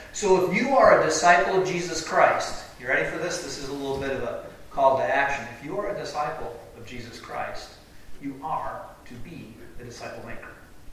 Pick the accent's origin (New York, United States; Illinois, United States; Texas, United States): Illinois, United States; Chicago; Well, I grew up in Chicago.